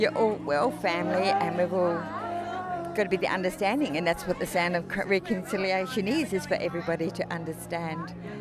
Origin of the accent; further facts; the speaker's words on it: Victoria, Australia; born there; I was born down in Gundijumurra